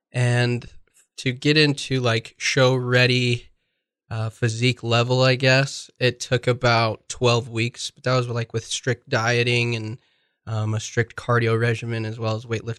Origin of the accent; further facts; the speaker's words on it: Rexburg, Idaho, United States; I'm 24 years old. I'm from Rexburg, Idaho, and I like to lift weights.